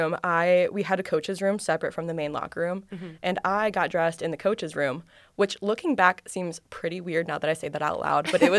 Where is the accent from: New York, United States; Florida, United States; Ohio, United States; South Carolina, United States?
Ohio, United States; Sylvania; Yeah, so I grew up in Sylvania, Ohio. I actually went elementary through high school with Riley.